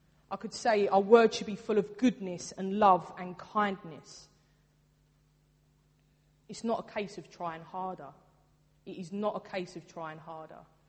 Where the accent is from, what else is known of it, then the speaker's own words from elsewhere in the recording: London, United Kingdom; I'm from the East End, and we have like this little bit of a mantra that you say what you think.